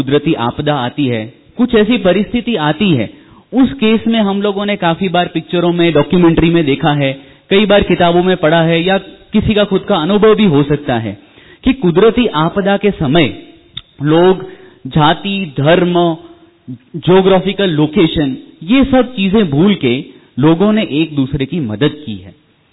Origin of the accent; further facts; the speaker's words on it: Kutch, Gujarat, India; Yes, मैं भी कच्छ से हूं।